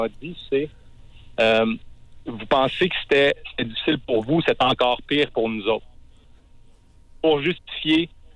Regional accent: Laval, Quebec, Canada; En fait, je suis présentement en Estrie pour le travail, mais je suis de Laval, en fait, de Montréal.

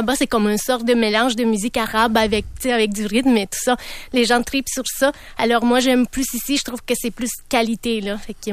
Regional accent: Romania; moved away as an adult; moi je viens de la Roumanie, ça fait 25 ans que je suis ici.

